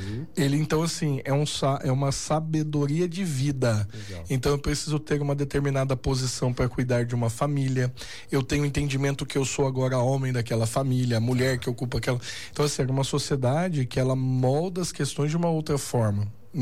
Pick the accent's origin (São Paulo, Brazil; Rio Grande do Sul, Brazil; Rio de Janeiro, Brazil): São Paulo, Brazil; Guaratinguetá; Eu sou de Guaratinguetá.